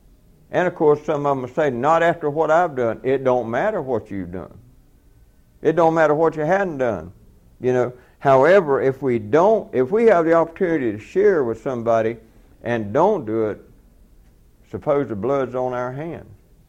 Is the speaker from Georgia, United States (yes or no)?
yes; Georgia, United States; I was born and raised in South Georgia. I was born extremely poor and raised that way.